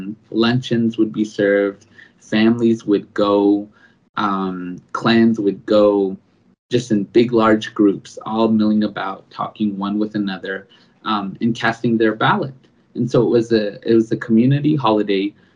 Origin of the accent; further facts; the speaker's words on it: Tuba City, Arizona, United States; growing up in Tuba City, which is about an hour north of Flagstaff near the Grand Canyon on the Navajo Nation.